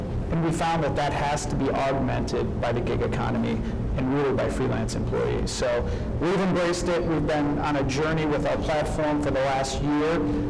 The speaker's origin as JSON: {"language": "English", "region": "Ohio", "country": "United States", "moved": "as an adult", "lives_now": "Detroit, United States", "said": "I'm not initially from Detroit. I'm initially from Ohio, and coming here in 04"}